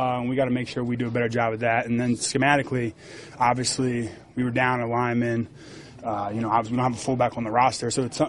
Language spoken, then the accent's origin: English; Philadelphia, Pennsylvania, United States; Philly, to be honest. I mean, I'm from there, and every time I go back there, I don't get treated right for my hometown.